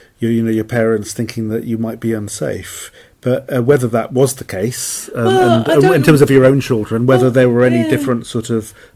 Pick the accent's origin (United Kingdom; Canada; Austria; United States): United Kingdom; Cardiff, Wales; So when I went back to my hometown, or the part of Cardiff where I grew up, it didn't seem that big a walk at all.